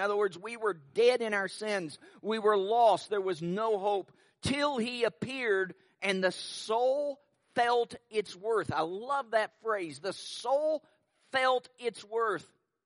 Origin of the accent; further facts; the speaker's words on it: Lexington, Kentucky, United States; The 2002 NCAA basketball regional was held in my hometown of Lexington, Kentucky, in Rupp Arena